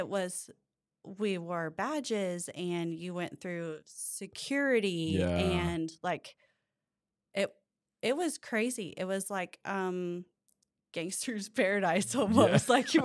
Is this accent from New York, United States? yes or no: no; Oklahoma City, Oklahoma, United States; also born or lived in Oregon; I'm from Oklahoma City. So I was born in Oklahoma City and lived there until I was about three. And then my parents divorced. My mom is from Oregon. And so then we moved up to Oregon.